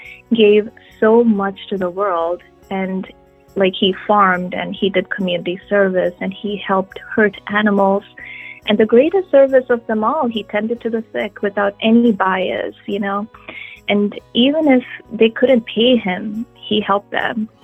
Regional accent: India; now in United States; I grew up in India and I grew up with my grandparents.

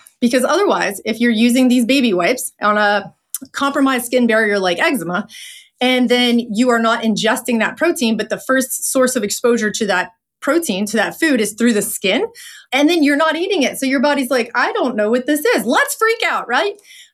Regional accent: Louisiana, United States; So I'm Cajun.

